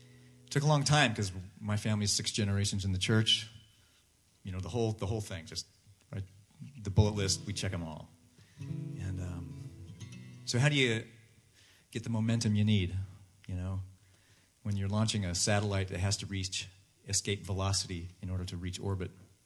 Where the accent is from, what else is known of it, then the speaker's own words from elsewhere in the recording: Springville, Utah, United States; I was back in my hometown of Springville doing my duties as the Elders Quorum president.